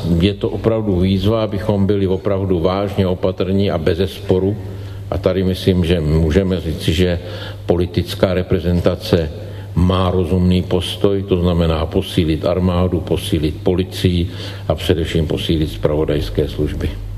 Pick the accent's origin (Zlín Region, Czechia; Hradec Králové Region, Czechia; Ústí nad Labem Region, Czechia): Hradec Králové Region, Czechia; born there; U mého rodiště se poprvé začalo prostě používat šrapnely a podobně, to je ta bitva u Hradce Králové.